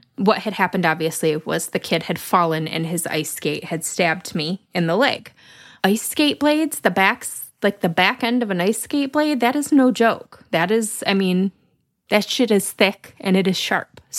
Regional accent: Lansing, Michigan, United States; I grew up in South Lansing, so Washington Park, there was a big ice skating rink when I was younger.

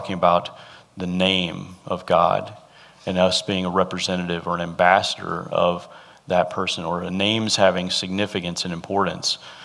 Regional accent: the South, United States; but we're growing up in the South, that name is pretty common.

